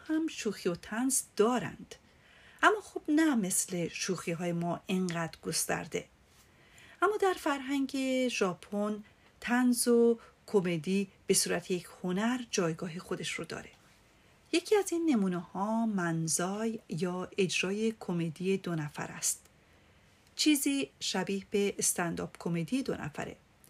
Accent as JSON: {"language": "Persian", "country": "Iran", "said": "از من پرسید کجایی هستی و گفتم ایرانی"}